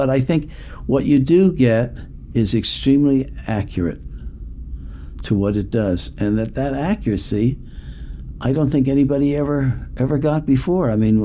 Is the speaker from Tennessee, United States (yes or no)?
no; Chicago, Illinois, United States; And since I grew up in Chicago